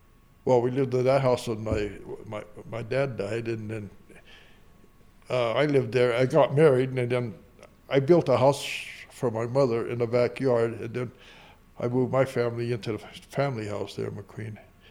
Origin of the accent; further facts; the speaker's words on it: Meaderville, Montana, United States; born there; Well, I was born in Meaderville, mm-hmm. which was an Italian community. I was born in a house. I wasn't born in a hospital. I was born in a house on Front Street there.